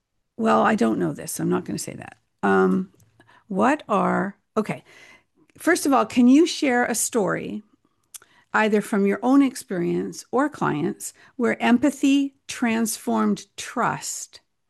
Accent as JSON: {"language": "English", "country": "Canada", "said": "even though I'm Canadian, she's in corporate America"}